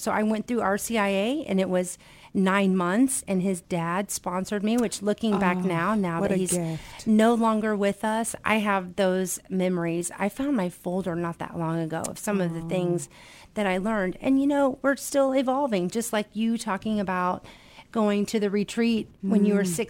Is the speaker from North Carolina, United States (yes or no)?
no; Decatur, Illinois, United States; I was born and raised in Decatur. In fact, I was born in St. Mary's Hospital.